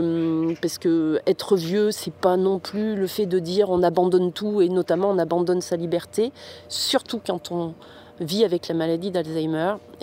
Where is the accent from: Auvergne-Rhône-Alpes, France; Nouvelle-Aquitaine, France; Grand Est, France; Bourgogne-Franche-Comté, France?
Auvergne-Rhône-Alpes, France; Valence; on a décidé de la faire venir à Valence, puisque moi, je suis originaire de Valence, c'était plus pratique aussi.